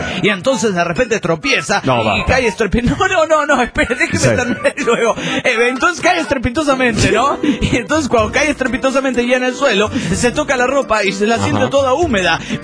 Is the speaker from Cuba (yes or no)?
no; Ecuador